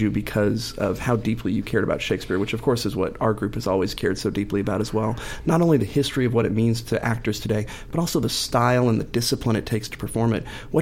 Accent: Kentucky, United States; Truly. I'm from Kentucky, I can vouch to.

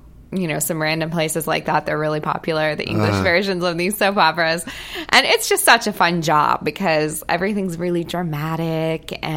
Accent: Hondo, Texas, United States; There's been breaking news in my hometown of Hondo, Texas.

